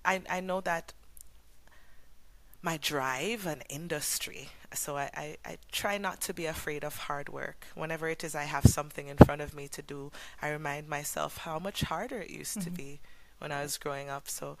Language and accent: English; Brownstown, Saint Ann, Jamaica; So I grew up in Brownstown, St. Anne. So if anyone has been to Ocho Rios, you can go up into the mountains of Mount Diablo. And that's where I grew up. I grew up in a very, very humble beginnings with my grandmother, who was a school teacher